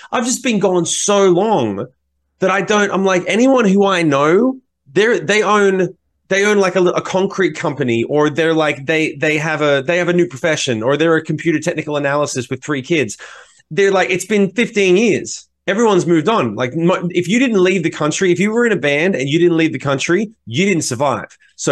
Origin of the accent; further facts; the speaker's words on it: Australia; People don't know us as an Australian band in Australia.